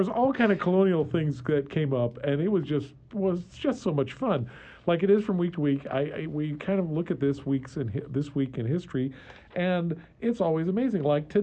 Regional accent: New England, United States; also born or lived in Midwest, United States; And I was born in the Midwest, grew up in New England.

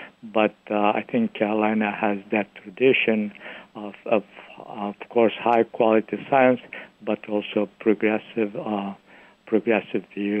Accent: Turkey; now in United States; both from my colleagues and friends here in the United States, as well as from my home country in Turkey.

